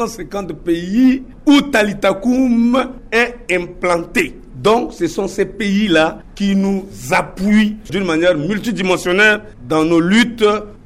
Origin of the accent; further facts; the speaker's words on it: Central African Republic; Je suis un centrafricain. Lambda. Je suis l'ambassadeur de Talitakoum ici en Centrafrique.